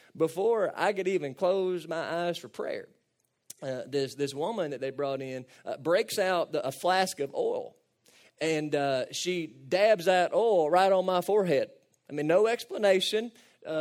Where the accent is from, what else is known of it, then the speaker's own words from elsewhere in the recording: Cadiz, Kentucky, United States; I'm from Cadiz, Kentucky, and grew up in East Cadiz Baptist Church, where we ate a lot of potlucks and we sang a lot of hymns